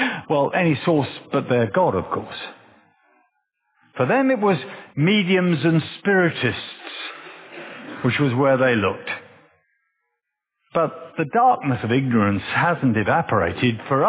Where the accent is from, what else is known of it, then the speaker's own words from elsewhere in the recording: England, United Kingdom; I can remember as a child, I was brought up just outside of London.